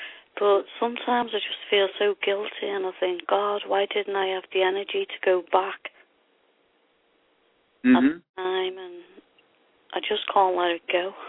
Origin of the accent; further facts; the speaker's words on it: England, United Kingdom; now in United States; Well, I'm from England, but at the moment I'm living in America.